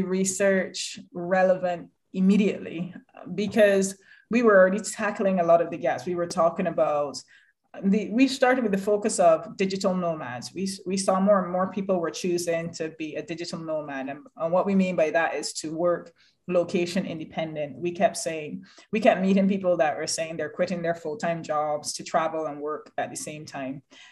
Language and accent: English; Barbados; moved away as an adult; now in United Kingdom; Originally, I'm from Barbados, and I moved over here 11 years ago to pursue an HR profession.